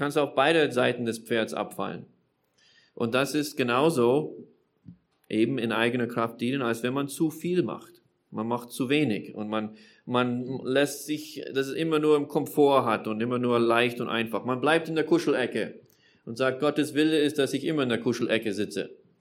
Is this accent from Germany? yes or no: yes; Germany; born there; ich bin auch Amerikaner, ich bin so ein Mischding, bin hier geboren